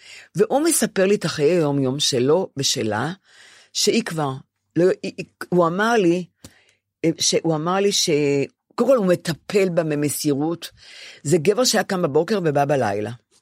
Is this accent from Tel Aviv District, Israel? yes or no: yes; Ramat Gan, Tel Aviv District, Israel; now in Tel Aviv, Israel; רחוב גורי יהודה ברמת גן, איפה שגדלתי.